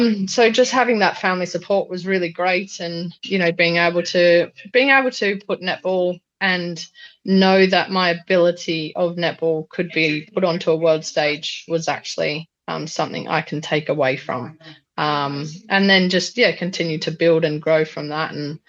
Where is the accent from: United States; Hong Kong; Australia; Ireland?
Australia; obviously being Aussie, first Commonwealth Games, first game up, Australia.